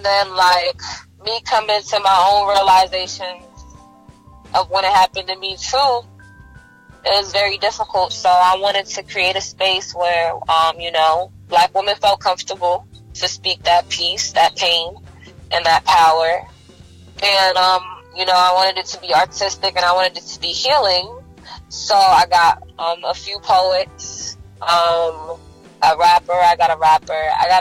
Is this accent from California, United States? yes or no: no; Far Rockaway, New York, United States; I'm from Queens, New York. Far Rockaway.